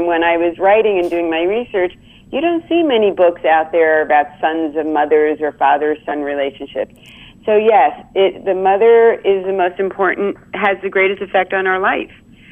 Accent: Long Island, New York, United States; I grew up on Long Island at a time and a place where having a nose job was a rite of passage

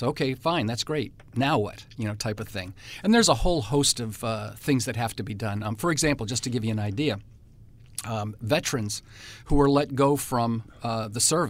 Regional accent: New York, United States; And, you know, I'm very proud of being a New Yorker. I love Long Island.

